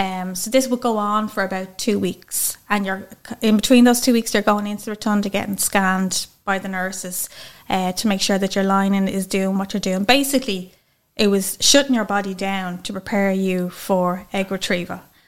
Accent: Leinster, Ireland; I'm from Winston Old Town County, Dublin. I'm 37 years of age

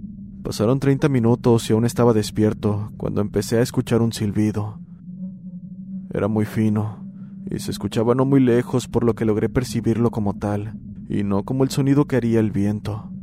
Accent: Fresnillo, Zacatecas, Mexico; Soy originario de Fresnillo, Zacatecas

